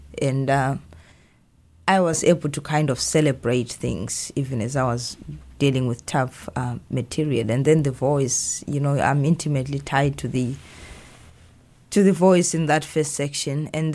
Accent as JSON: {"language": "English", "country": "Zimbabwe", "tie": "born or raised there", "moved": "yes", "lives_now": "United States", "said": "I mean, I grew up in Zimbabwe, and what was mostly available was, you know, African literature and British literature."}